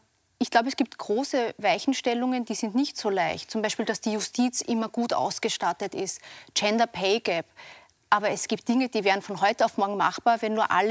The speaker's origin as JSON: {"language": "German", "country": "Austria", "said": "wir erleben in Deutschland, in Österreich, wo ich herkomme, ja Femizide."}